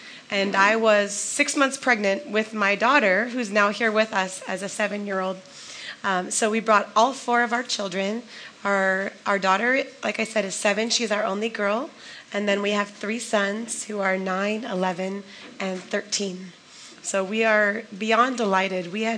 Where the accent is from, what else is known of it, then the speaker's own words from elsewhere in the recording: United States; Of course, I'm from the United States, and I live in California now with my husband